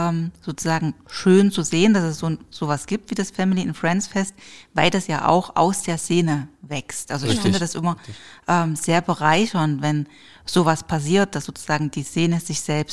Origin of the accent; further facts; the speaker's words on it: Chemnitz, Saxony, Germany; also ich komme aus Chemnitz.